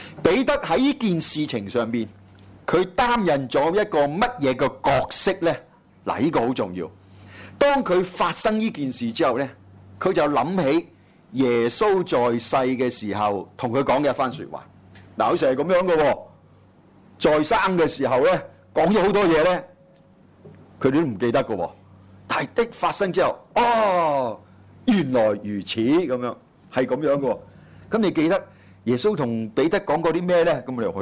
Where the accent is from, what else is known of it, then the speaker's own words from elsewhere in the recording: Guangdong, China; 係我哋廣東人先講到噶嘛